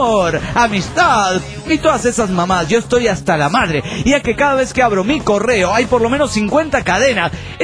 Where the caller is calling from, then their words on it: Cochabamba, Bolivia; Bueno, aquí estoy, en Cochabamba, Bolivia.